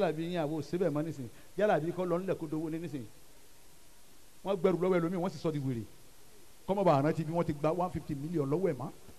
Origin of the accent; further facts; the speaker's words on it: Ilorin, Kwara, Nigeria; ni ilorin ni mo ti wa